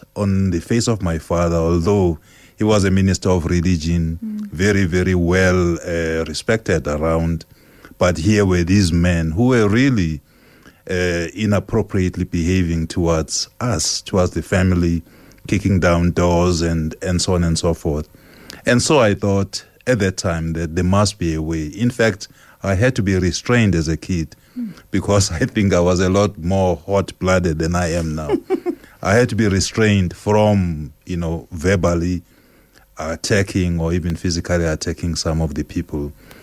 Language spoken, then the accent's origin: English; Mayville, South West England, United Kingdom; Loving books for me started when I was very young, growing up in Mayville in Devon.